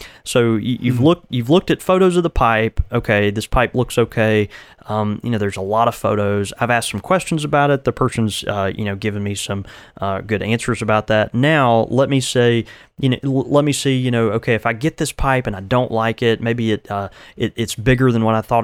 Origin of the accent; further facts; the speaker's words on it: the South, United States; You know, I am from the South.